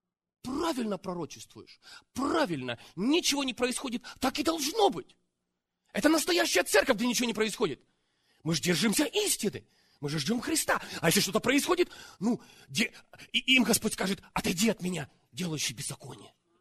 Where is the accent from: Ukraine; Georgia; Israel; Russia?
Ukraine; Извиняюсь, я с Украины. Выстреливает иногда.